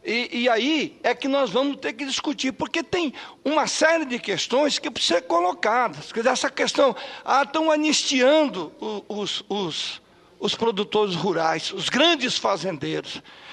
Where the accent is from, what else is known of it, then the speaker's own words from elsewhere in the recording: Mato Grosso do Sul, Brazil; porque eu sou do Mato Grosso do Sul.